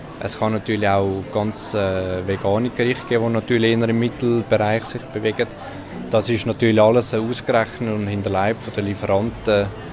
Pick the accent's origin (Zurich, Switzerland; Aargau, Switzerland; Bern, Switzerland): Zurich, Switzerland; Meilen; now in Gossau, Switzerland; bin 34, aufgewachsen in Meilen, wohne jetzt in Gossau und gelernter Koch.